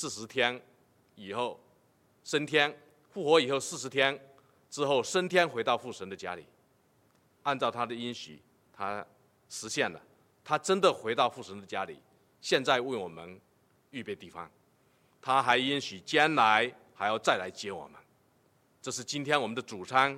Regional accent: Canada; 加拿大政府宣布说到9月份我们加拿大人都能够大部分都能够打上疫苗

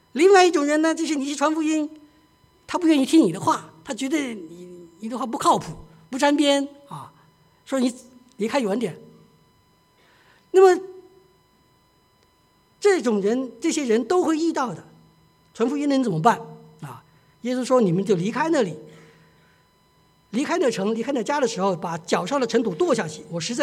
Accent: China; 我们中国人很喜欢礼尚往来，其实也不错啊

